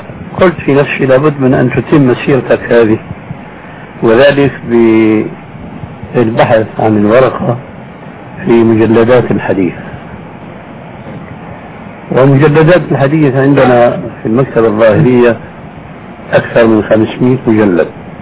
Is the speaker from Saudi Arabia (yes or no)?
no; Syria; وكما يقولون عندنا في الشام بلا طول سيرة